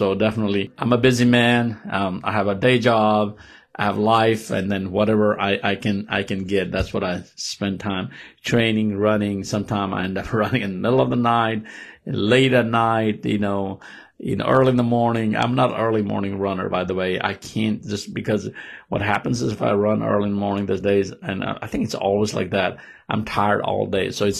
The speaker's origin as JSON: {"language": "English", "country": "Nepal", "tie": "born or raised there", "said": "So I grew up in Nepal."}